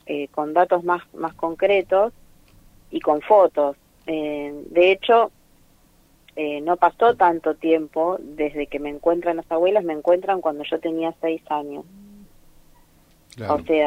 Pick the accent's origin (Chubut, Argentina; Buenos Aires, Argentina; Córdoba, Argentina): Córdoba, Argentina; born there; Nací en el año 73 en Córdoba, en la Clínica del Niño